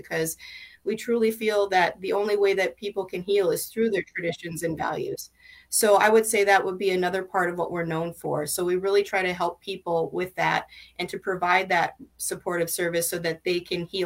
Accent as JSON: {"language": "English", "town": "Belcourt", "region": "North Dakota", "country": "United States", "lives_now": "Twin Cities, United States", "said": "I'm originally from the Turtle Mountain Band of Chippewa out of Belcourt, North Dakota, but I've been here in the Twin Cities since 1998."}